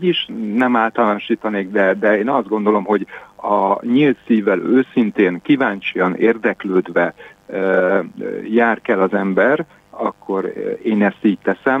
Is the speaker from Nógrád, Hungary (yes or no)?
no; Budapest, Hungary; Én a 9. kerületben nőttem fel, nem túl jó környéken, amikor én ott gyerek voltam 1972-ben